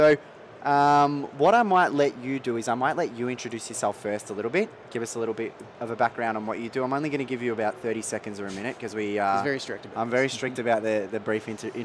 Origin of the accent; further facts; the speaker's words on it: Australia; Not too pertinent to me because I'm Australian